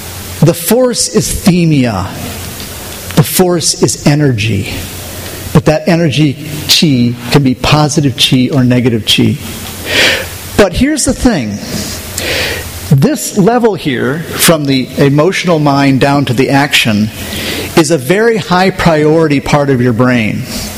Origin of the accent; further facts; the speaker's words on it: Milwaukee, Wisconsin, United States; I grew up in Milwaukee. There were all sorts of Germans.